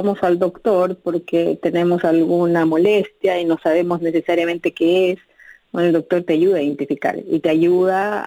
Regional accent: Bolivia; moved away as an adult; also born or lived in Chile; now in United States; yo nací en Bolivia, crecí en Bolivia, y luego hice mi carrera universitaria y los inicios de mi carrera profesional en Chile. Y llegué a los Estados Unidos hace poco más de 3 años

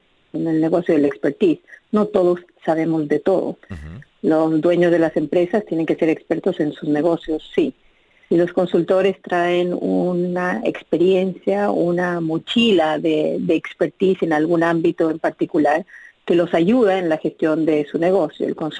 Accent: Bolivia; moved away as an adult; also born or lived in Chile; now in United States; yo nací en Bolivia, crecí en Bolivia, y luego hice mi carrera universitaria y los inicios de mi carrera profesional en Chile. Y llegué a los Estados Unidos hace poco más de 3 años

